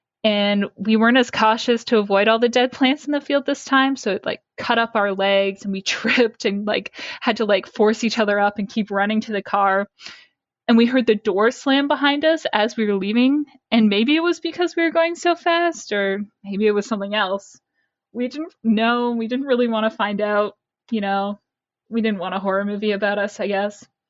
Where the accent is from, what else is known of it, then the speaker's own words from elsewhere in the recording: Ontario, Canada; I'm from Southwestern Ontario, Canada. And where I'm from, there's a lot of abandoned houses out in the country.